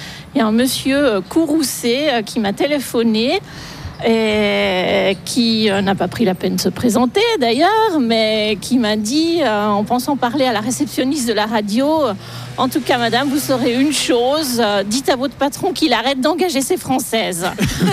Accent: Develier, Jura, Switzerland; moi, je ne suis pas française du tout. D'ailleurs … Je suis bourgeoise de Develier.

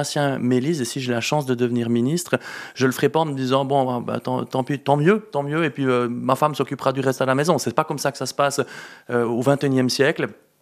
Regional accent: Moutier, Bern, Switzerland; je viens de Moutier, bien sûr que j'ai aussi incarné le combat de Moutier pour la liberté

